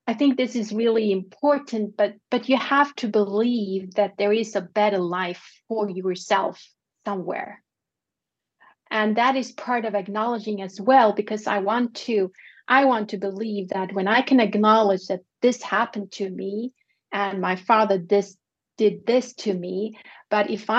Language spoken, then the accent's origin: English; Sweden; I'm born and raised in Sweden.